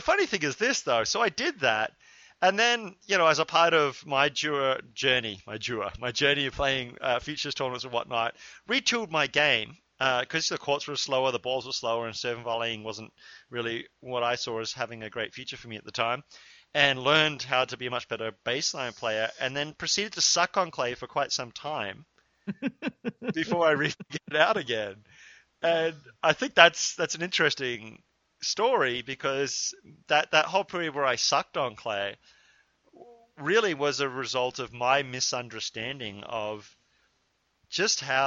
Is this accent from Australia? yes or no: yes; Australia; I grew up playing in Australia where clay just wasn't a thing. I grew up playing on hard court.